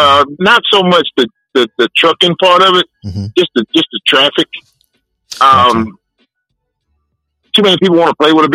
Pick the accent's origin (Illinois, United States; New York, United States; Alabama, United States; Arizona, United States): Alabama, United States; Grove Hill; also born or lived in Fort Meade, Maryland; I am from Grove Hill, Alabama. No, let me take that back. I don't claim Grove Hill. I was raised in Grove Hill.